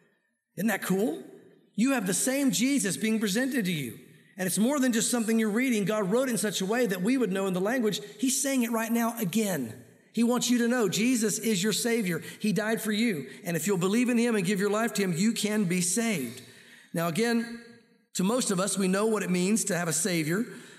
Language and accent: English; United States; It's how I was raised. It's how I grew up in America.